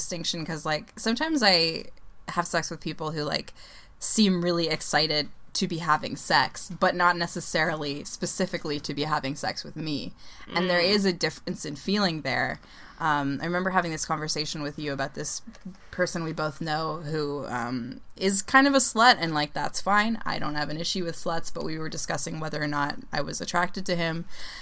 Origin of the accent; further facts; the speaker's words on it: Canada; But I'm Canadian, so, you know.